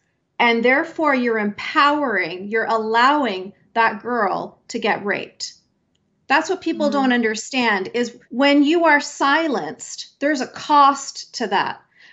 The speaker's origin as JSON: {"language": "English", "country": "Canada", "tie": "born or raised there", "said": "I'm born and raised in Canada."}